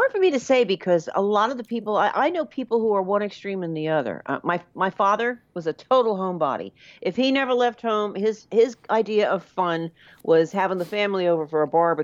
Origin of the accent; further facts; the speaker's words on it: New Jersey, United States; I grew up in New Jersey, so to go to New York was, you know, on a bus and you're there in an hour and a half